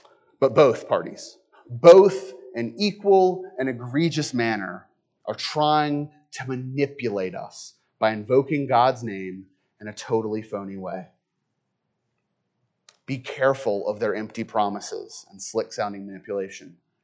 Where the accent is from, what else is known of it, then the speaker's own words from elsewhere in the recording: the South, United States; As a Southerner, that one kind of hits me close to home.